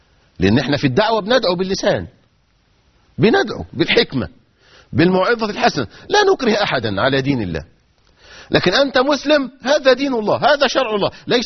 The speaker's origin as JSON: {"language": "Arabic", "country": "Egypt", "said": "كان من الممكن أن يصدر عندنا في مصر في 30 سنة الماضية"}